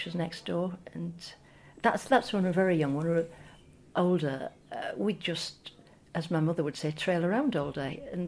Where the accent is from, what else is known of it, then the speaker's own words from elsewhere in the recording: Askrigg, Yorkshire and the Humber, United Kingdom; moved away as an adult; I was born and brought up in Askrig at the top of Wensleydale.